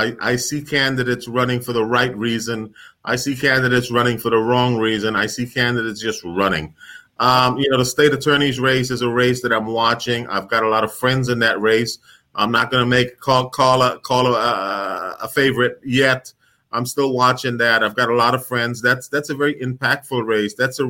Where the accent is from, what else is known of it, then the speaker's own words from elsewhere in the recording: New York, United States; I grew up in the Bronx, which is like six blocks from Yankee Stadium.